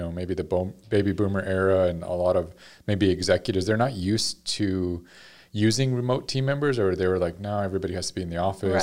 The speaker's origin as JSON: {"language": "English", "region": "New Mexico", "country": "United States", "said": "But we're from New Mexico, and Joni and I met in high school 24 years ago."}